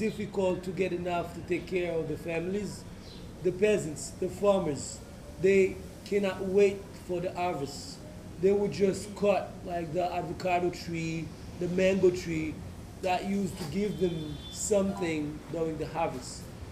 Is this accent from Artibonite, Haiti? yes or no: yes; Saint-Marc, Artibonite, Haiti; English is a second language; I'm from Saint Mark